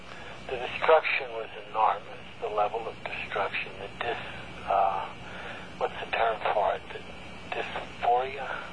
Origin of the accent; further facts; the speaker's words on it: Gulf Coast, United States; I grew up on the Gulf Coast, but my wife and I drove down into South Vermilion Parish.